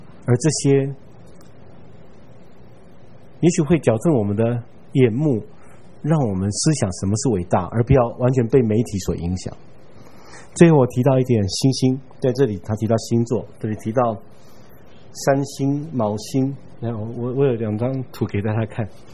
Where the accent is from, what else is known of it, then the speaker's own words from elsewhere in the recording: Taiwan; 我爸爸说我们台湾人称它叫 GB7